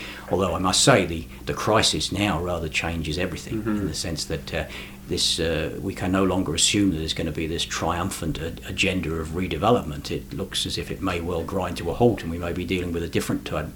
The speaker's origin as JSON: {"language": "English", "region": "England", "country": "United Kingdom", "moved": "yes", "said": "when I came here originally from England"}